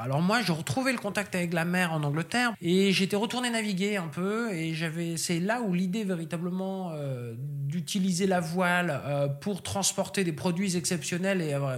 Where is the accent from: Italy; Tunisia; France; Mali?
France; Brest, Brittany; also born or lived in Quimper, France; je suis né à Brest, où j'ai grandi une dizaine d'années, puis en Finistère Sud, du côté de Quimper